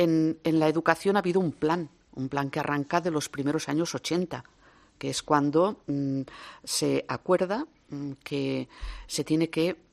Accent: Catalonia, Spain; Cataluña, pues los catalanes somos catalanes.

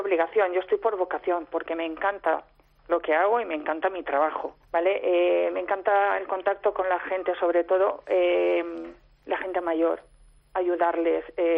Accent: Puzol, Valencian Community, Spain; No, yo soy de Puzol, Valencia.

